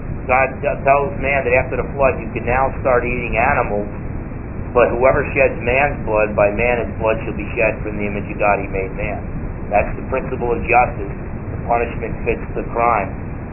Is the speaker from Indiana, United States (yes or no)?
no; New Jersey, United States; born there; I was born in North New Jersey.